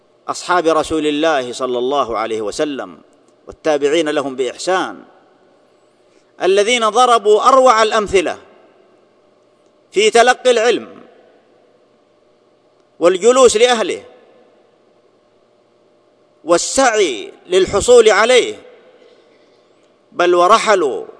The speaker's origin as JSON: {"language": "Arabic", "country": "Saudi Arabia", "said": "في بلادنا المملكة العربية السعودية، بلاد العلم والمعرفة، بلاد تكريم العلماء وحقول العلم المنتشرة في كل مكان"}